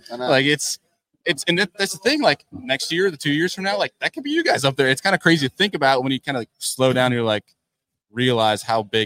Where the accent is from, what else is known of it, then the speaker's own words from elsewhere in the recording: New York, United States; see, as a New Yorker, I don't want that because I don't want more people coming up in April when it's that dumb.